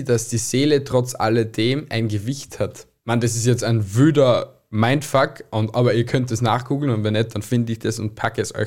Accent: Kempten, Bavaria, Germany; ich bin in Klein-Istanbul großgewachsen, also Kempten

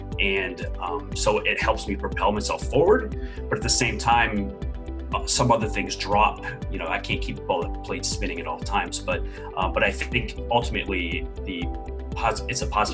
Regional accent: New Hampshire, United States; Of course, I grew up in New Hampshire, so there's a lot of outdoor activity.

